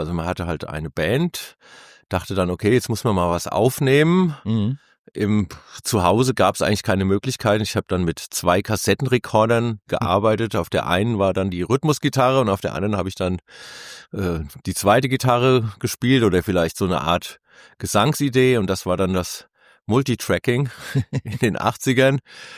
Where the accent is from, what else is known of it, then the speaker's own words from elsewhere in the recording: Bingen am Rhein, Rhineland-Palatinate, Germany; durch die Stadt, aus der ich komme, aus Bingen am Rhein. Das ist so eine Kleinstadt